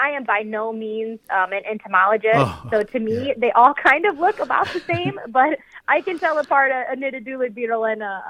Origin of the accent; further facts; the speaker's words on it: Iowa, United States; I kind of grew up here in Iowa State, even though I'm actually from Northeast Iowa.